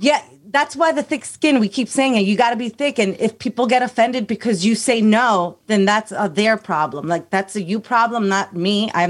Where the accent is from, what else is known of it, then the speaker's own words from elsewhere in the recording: United States; I'm like, I'm an American. I was born and raised. I went to school here. Just because I'm Spanish doesn't mean I don't understand what my surrounding is.